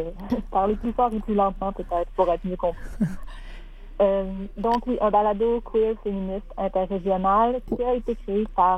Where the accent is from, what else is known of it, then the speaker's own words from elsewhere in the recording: Quebec, Canada; moi, je suis originaire de la Saint-Jean